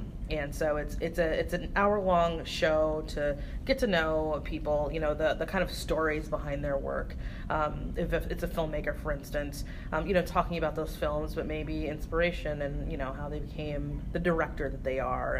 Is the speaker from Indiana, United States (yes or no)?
yes; Anderson, Indiana, United States; No, I am from Indiana. I'm from a little northeast of Indianapolis, a town called Anderson.